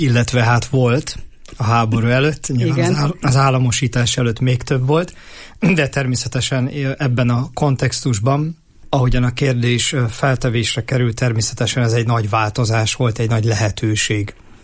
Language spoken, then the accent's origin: Hungarian; Jászberény, Jász-Nagykun-Szolnok, Hungary; Tehát én is emlékszem Jászberényiként